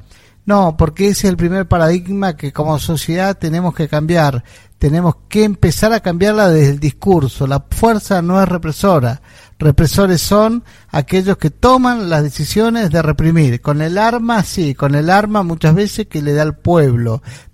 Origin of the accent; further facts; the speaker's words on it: Argentina; no puedo estar yo como ciudadano argentino pagando impuestos